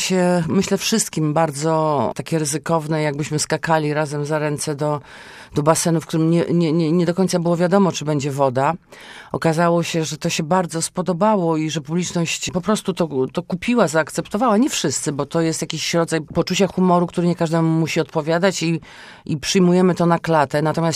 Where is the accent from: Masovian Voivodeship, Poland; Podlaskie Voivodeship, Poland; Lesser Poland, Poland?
Podlaskie Voivodeship, Poland; Białystok; na przykład w moich rodzinnych stronach. Ja jestem, że tak powiem, wschodnia. W Białymstoku, w okolicach jest bardzo dużo ludzi